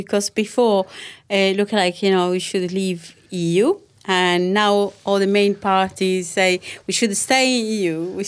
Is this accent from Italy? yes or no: yes; Italy; English is a second language; moved away as an adult; When I came here many years ago, I came from Italy and we had a lira, okay?